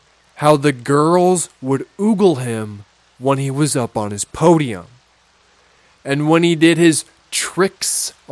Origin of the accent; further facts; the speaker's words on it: Minnesota, United States; accent: Minnesotan; My Minnesotan accent just came out real bad there for a second.